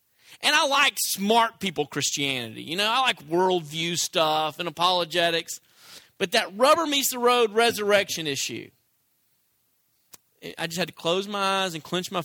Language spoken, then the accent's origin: English; Tennessee, United States; Okay, I'm from Tennessee. I know these people.